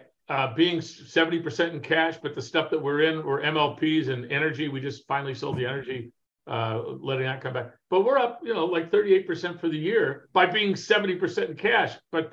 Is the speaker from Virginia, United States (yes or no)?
no; Arcadia, California, United States; grew up right near Santa Anita Park.